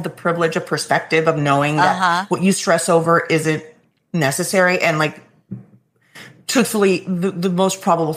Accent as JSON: {"language": "English", "country": "Venezuela", "tie": "born or raised there", "said": "Maybe growing up"}